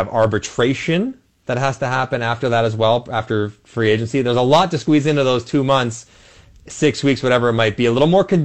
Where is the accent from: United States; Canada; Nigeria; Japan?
Canada; We're Canadian. We can't go to a game. I guess we can drive down to Buffalo.